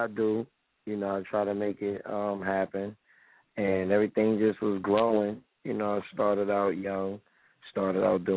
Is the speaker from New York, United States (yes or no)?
yes; Queens, New York, United States; And I'm from Queens, so I was rolling with the Lost Boys.